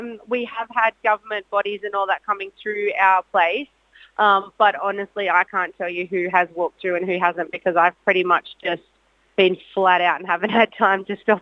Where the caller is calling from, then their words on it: Cobargo, New South Wales, Australia; So I'm calling you from Cobargo, down on the far south coast of New South Wales.